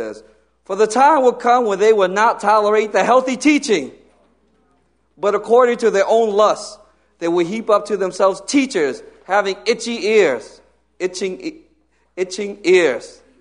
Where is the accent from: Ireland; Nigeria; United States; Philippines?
United States; New Britain, Connecticut; He did not make a mistake that I grew up in New Britain, Connecticut. It's actually pronounced New Britain with a T, but you grew up there, you don't pronounce the T.